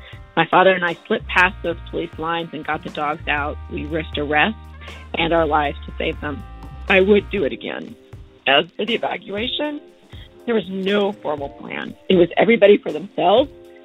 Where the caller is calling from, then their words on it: Portland, Oregon, United States; I'm calling from Portland, Oregon.